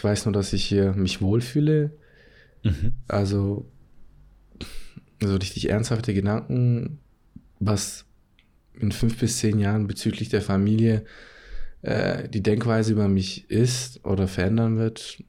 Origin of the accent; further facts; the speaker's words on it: Germany; born there; Ich bin geboren in Deutschland.